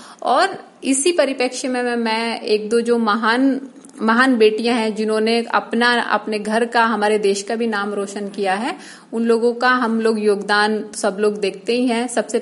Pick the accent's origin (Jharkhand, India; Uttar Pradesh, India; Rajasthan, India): Rajasthan, India; Jaipur; मैं राजस्थान जयपुर की निवासी हूं बेसिकली, लेकिन मेरी पूरी शिक्षा 12वीं के बाद में राजस्थान के बाहर ही हुई है, कानपुर में हुई है